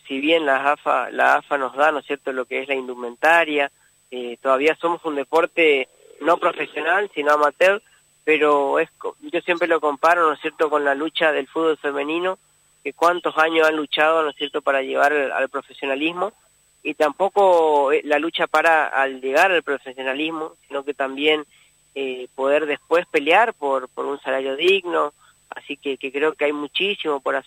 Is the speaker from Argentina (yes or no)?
yes; Puerto Rico, Misiones, Argentina; now in Posadas, Argentina; yo soy de la provincia de Misiones, de un pueblito del interior de Misiones, de Puerto Rico. Actualmente me encuentro en Posadas estudiando